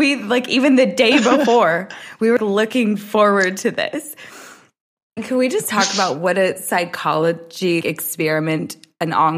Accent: United States; And I, being the American that I am, had actually never heard of the islands before that.

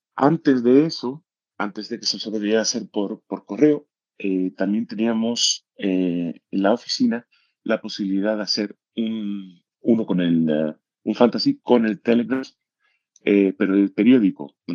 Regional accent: Gibraltar; now in Bahamas; Yo vivo en Las Bahamas, que llevo allí unos 4 años y medio así, pero soy originalmente de Gibraltar.

